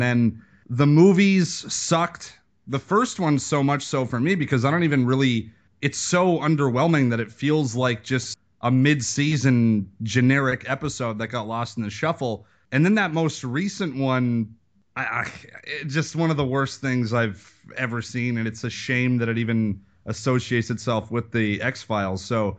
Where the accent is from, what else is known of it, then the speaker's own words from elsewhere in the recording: Serbia; now in Canada; I'm nowhere near French. I'm actually originally Yugoslavian. So I'm not even actually a Canadian person. I mean, I'm legally Canadian